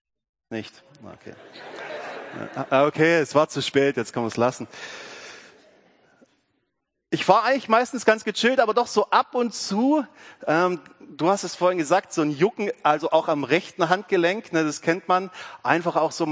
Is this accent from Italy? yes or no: no; Rohrau, Lower Austria, Austria; ich komme aus Rohrau mit dem Hans gemeinsam in der Gemeinde.